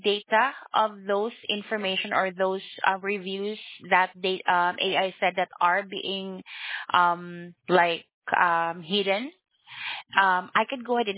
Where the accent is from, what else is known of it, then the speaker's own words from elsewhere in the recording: Philippines; No, I'm from the Philippines.